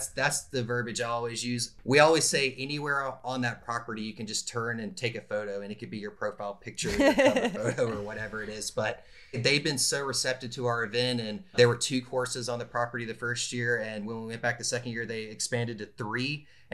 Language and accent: English; Augusta, Georgia, United States; When you talk about Winthrop, though, it also, I'm from Augusta, Georgia.